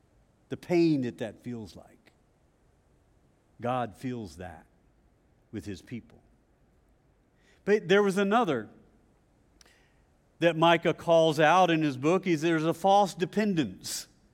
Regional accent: the South, United States; And I know I'm from the South

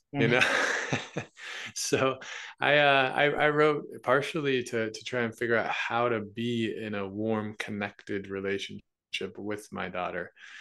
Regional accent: Salt Lake City, Utah, United States; Yeah, so I grew up mainly in Salt Lake City.

